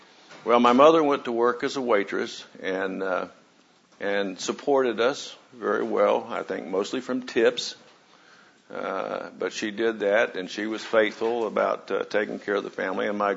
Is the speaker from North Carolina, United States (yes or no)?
yes; North Carolina, United States; born there; I was born in North Carolina in 1938, and I was born into a marriage that was already deteriorating rapidly. My mother was only 18 years old when she married. She had me at age 19.